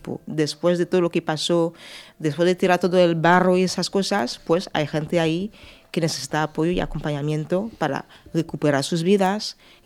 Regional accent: France; Spanish is a second language; also born or lived in England; yo soy francesa, también he vivido en Inglaterra 20 años

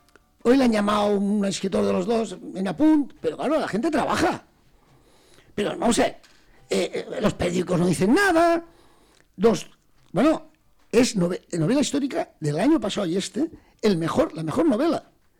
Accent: Valencian Community, Spain; yo soy valenciano parlante y yo quiero que el valenciano sea al mismo nivel que el castellano en la Comunidad Valenciana.

